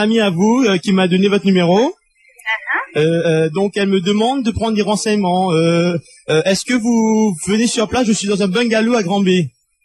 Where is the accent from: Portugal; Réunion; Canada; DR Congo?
Réunion; Excusez-moi de vous déranger, je viens de La Réunion